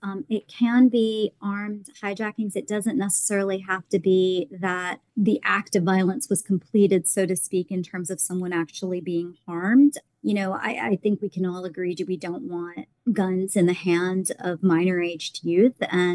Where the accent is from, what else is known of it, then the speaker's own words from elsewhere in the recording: Mississippi, United States; Well, I am originally from Mississippi and had gone to school at Tulane. I've only recently moved back